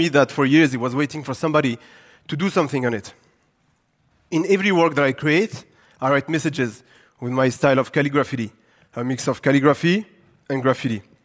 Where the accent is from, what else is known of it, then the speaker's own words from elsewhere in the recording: Gabès, Gabès Governorate, Tunisia; my hometown of Gabès in south of Tunisia